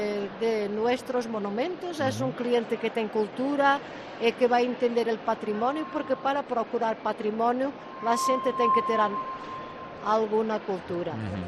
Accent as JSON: {"language": "Spanish", "region": "Norte", "country": "Portugal", "said": "Nosotros somos de Norte Portugal."}